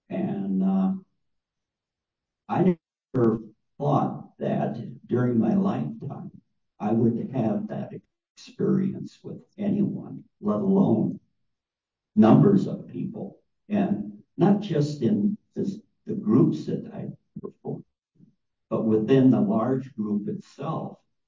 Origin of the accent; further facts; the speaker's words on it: Ireland; Being Irish, one of the traditions in the Celtic is the Amantara, which means the connection of the souls.